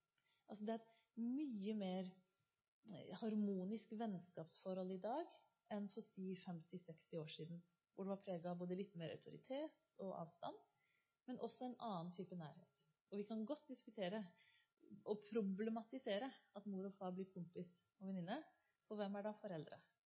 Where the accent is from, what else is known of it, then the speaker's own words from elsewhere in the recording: Kristiansand, Agder, Norway; og jeg vokste opp i Kristiansand, i Bibelbeltets hovedstad.